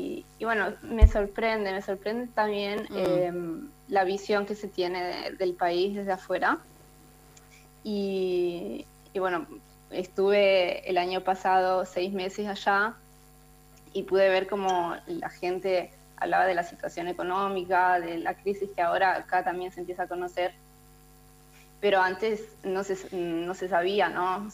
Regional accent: Argentina; now in Italy; cada vez que me presento y digo que soy argentina

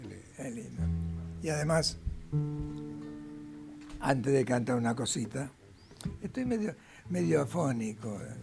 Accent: Ramos Mejía, Buenos Aires Province, Argentina; born or raised there

